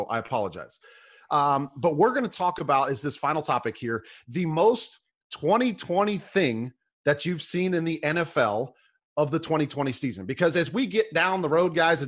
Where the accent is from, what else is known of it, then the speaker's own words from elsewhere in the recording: Minnesota, United States; I was born and raised in Minnesota.